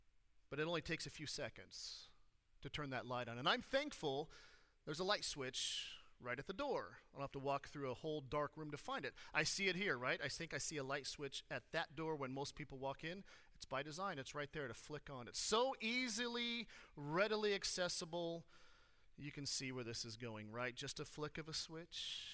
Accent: California, United States; Okay, I grew up in California.

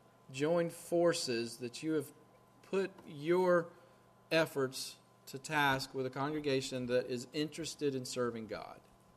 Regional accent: Winter Haven, Florida, United States; now in Tampa, United States; I grew up in Central Florida. I grew up primarily over in Winter Haven. My folks are still there. All my family is.

